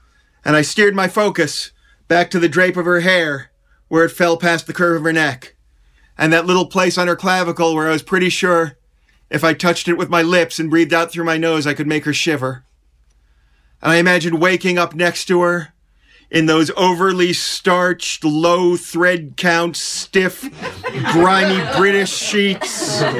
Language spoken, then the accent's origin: English; United States; accent: American; I was charming and young and thin, and I had my exotic American accent going for me.